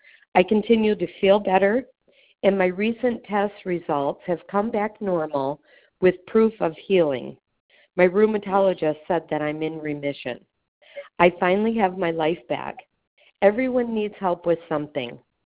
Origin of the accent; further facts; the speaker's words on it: Arroyo Grande, California, United States; I'm from Arroyo Grande, California. I'm a mom and a grandma.